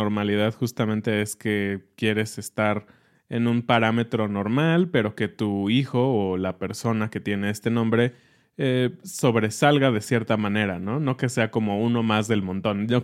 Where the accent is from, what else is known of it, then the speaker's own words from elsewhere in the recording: Mexico; los nombres actuales de los españoles a nosotros como mexicanos y en general como latinoamericanos nos suenan un poco antiguos